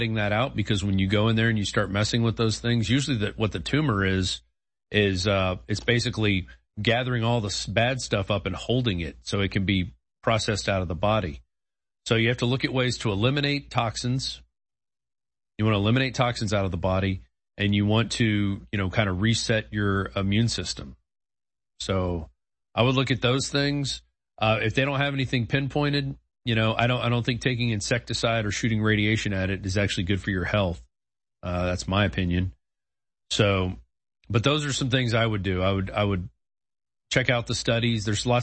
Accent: Louisiana, United States; I'm Cajun.

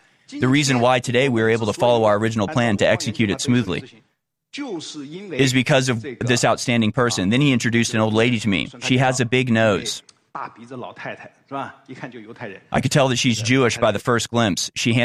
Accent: Jiangsu, China; accent: Jiangsu; I can never get rid of my Jiangsu accent.

